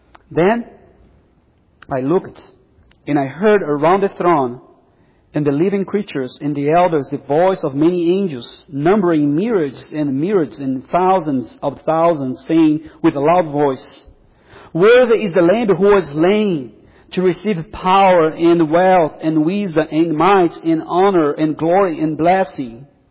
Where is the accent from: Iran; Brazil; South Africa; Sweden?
Brazil; English is a second language; like in Brazil. I'm from Brazil.